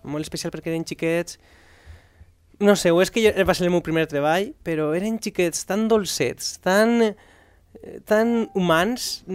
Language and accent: Catalan; La Romana, Valencian Community, Spain; en el meu poble hi ha una companyia de teatre que es diu Tarafa, grup Tarafa, perquè en la Romana passa un riu subterrani que es diu Tarafa.